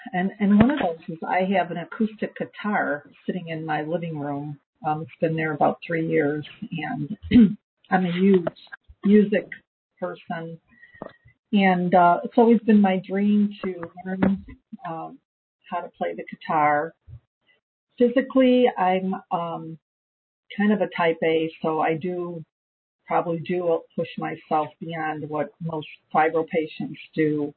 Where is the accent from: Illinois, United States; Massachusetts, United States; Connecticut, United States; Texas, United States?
Illinois, United States; Chicago; now in Lemont, United States; I'm from Chicago. I grew up in Chicago. I live in the suburbs of Chicago, little town called Lamont, and work in Oak Brook, which is where I'm at right now.